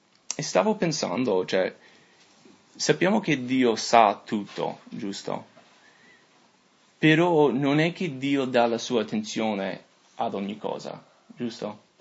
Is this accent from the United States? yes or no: yes; United States; Italian is a second language; now in Italy; in questi anni che sono qua in Italia, no? Che io sono qua, sono un americano, ovviamente non sono italiano. Cioè, appena apro la bocca, uno sente la mia, il mio accento.